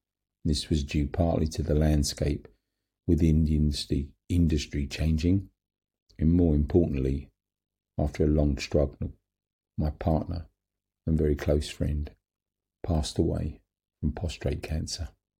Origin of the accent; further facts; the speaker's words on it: London, United Kingdom; born there; I was born in London in 1951, so that puts me at 74 this year.